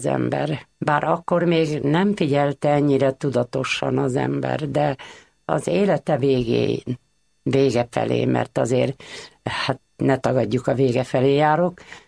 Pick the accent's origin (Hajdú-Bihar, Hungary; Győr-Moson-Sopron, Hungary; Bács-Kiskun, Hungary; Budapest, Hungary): Győr-Moson-Sopron, Hungary; Gyömöre; így nevelkedtem én Gyömörén, és ez 13 éves koromig itt voltam, és 50-be államosították.